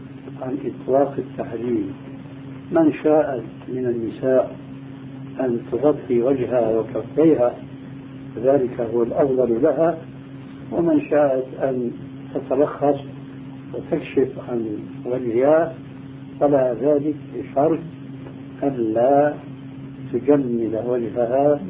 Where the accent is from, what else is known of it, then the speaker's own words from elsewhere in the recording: Syria; هذا يضرب المثل لبعض الناس عندنا في سوريا